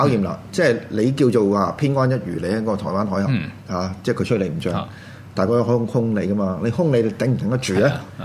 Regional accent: Hong Kong; 令到你成為一個深深嘅烙印，就係、是、我係香港人

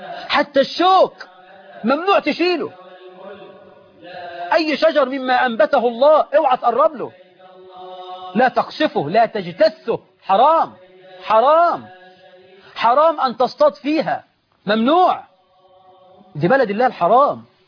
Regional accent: Egypt; اما لو شوية الحمام دول عندنا في مصر كانوا راحوا من زمان

